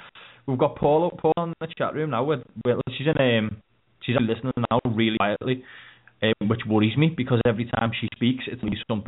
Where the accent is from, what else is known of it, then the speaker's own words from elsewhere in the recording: Mississippi, United States; Because I'm from Mississippi.